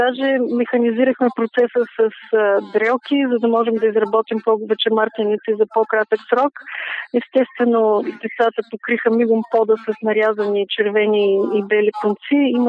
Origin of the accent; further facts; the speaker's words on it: Varna, Varna Province, Bulgaria; аз съм варненка и новините в този смисъл имат някаква връзка с Варна